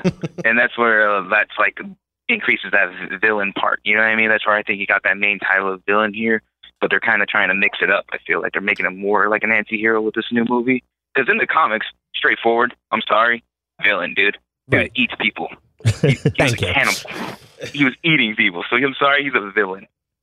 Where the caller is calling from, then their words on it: Avondale, Arizona, United States; I'm calling from Avondale, Arizona.